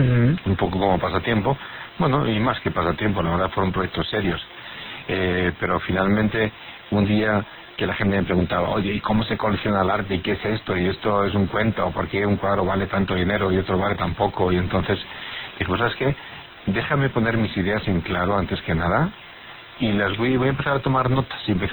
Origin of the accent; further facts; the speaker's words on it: Spain; en España, en los años 60, el hacer una carrera en Estados Unidos siendo español